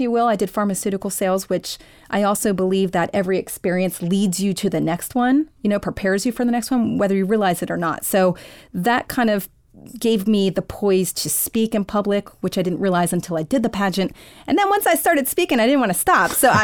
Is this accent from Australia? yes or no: no; Washington, New Jersey, United States; I was raised in Washington, New Jersey. I spent a decade in Washington, D.C.